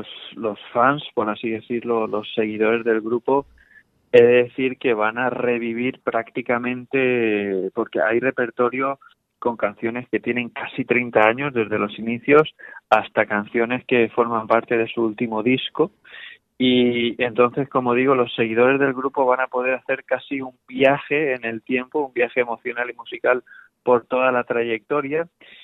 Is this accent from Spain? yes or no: yes; Aspe, Valencian Community, Spain; siendo yo también aspense y valenciano